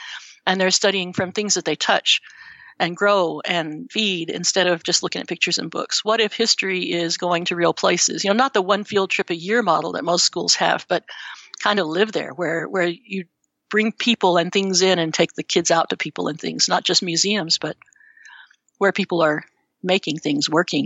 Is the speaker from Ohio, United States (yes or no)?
no; Espanola, New Mexico, United States; I finished my degree and went back to my hometown, Espanola, which is north of Santa Fe, to teach where I had gone to school